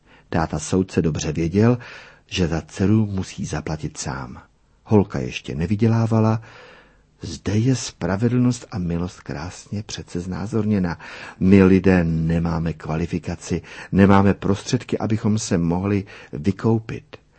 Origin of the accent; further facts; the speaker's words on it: Prague, Czechia; also born or lived in United States; Jsem narozen a vychován v Praze z hanáckého otce a středoslovenské matky.